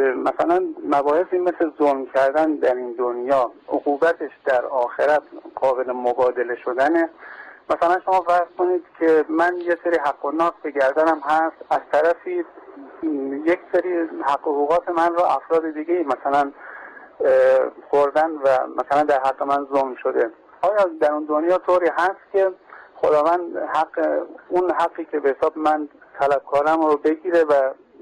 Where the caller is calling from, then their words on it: Mashhad, Razavi Khorasan, Iran; من از مشهد تماس میگیرم.